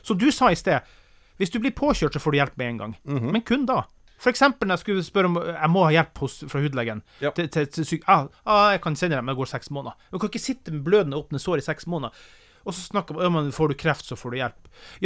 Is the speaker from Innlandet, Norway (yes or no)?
no; Finnmark, Norway; så jeg får lov å si det som finnmarking